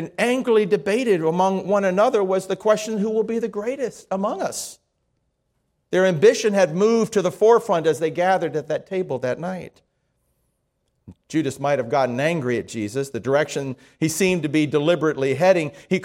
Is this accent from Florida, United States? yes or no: yes; Miami, Florida, United States; I grew up outside of Miami Airport, and we used to be able to go there.